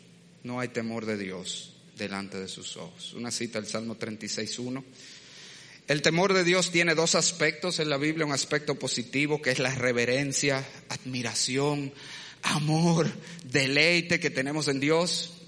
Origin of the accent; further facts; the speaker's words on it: Dominican Republic; Señores, somos todos dominicanos